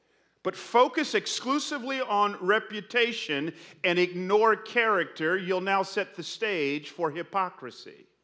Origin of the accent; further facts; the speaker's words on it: Atlanta, Georgia, United States; I grew up in Atlanta